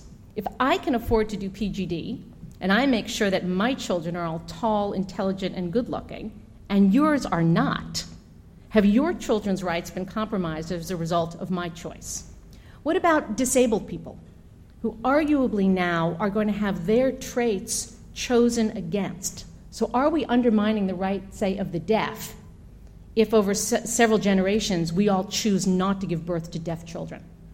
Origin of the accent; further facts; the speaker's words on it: United States; Maybe that's because I'm American